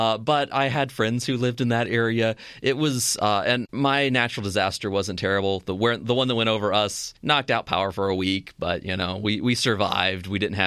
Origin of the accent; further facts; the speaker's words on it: Florida, United States; I grew up in Florida. Hurricanes were a yearly occurrence.